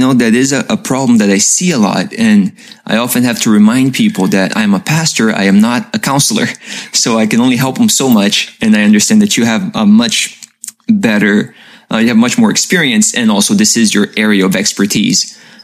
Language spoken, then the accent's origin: English; Brazil; now in United States; Andre and I, we go way back, like little kids growing up in Brazil together. He's actually my cousin, and we would often spend our summers together. We would travel to different parts of Brazil with our families.